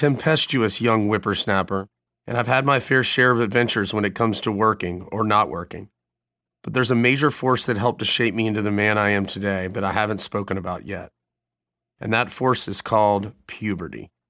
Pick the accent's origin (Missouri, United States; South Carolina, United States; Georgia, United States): South Carolina, United States; he asked me where I was from. I said I was from South Carolina, and so was he.